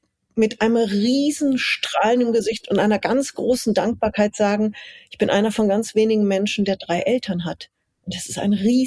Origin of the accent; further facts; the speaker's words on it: Munich, Bavaria, Germany; born there; Also ich wurde in München in der Tat als eineiger Zwilling geboren.